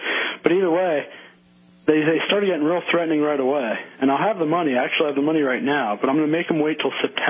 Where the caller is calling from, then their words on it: Harrisburg, Pennsylvania, United States; Actually, Harrisburg, the very capital.